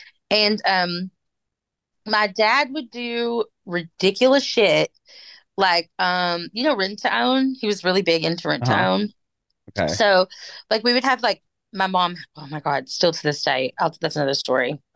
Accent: Judsonia, Arkansas, United States; then they kind of left and they went to Searcy High School and I went to Riverview High School. So I grew up in Judsonia.

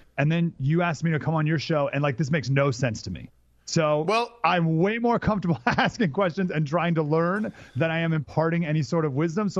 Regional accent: Syracuse, New York, United States; I grew up in Syracuse, New York. I was a swimmer my whole life.

